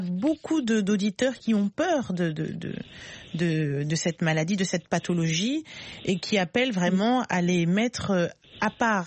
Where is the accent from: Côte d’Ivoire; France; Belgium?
Côte d’Ivoire; Chez nous, en Côte d'Ivoire, la politique n'en fait pas son souci.